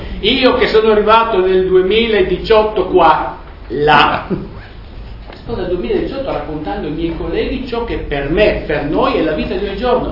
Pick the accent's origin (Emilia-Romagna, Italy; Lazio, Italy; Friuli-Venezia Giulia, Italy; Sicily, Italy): Friuli-Venezia Giulia, Italy; first language Friulian; Italian is a second language; Io parlavo quattro parole di sloveno, parlavo abbastanza bene tedesco, la mia lingua madre è il friulano, e ho imparato l'italiano.